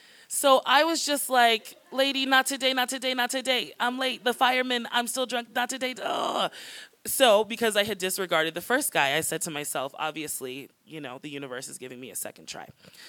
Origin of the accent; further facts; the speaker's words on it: United States; So, because I'm American, I went over to the 7-Eleven